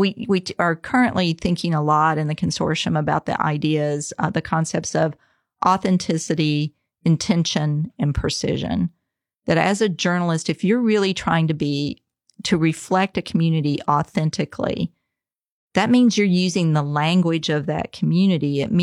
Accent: Tennessee, United States; now in Florida, United States; I grew up in Tennessee and I, you know, went to Mizzou and, you know, now I'm at UF

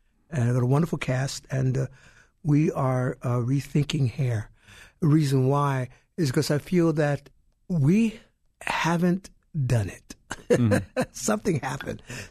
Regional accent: Brooklyn, New York, United States; We could have been, because I grew up in Brooklyn.

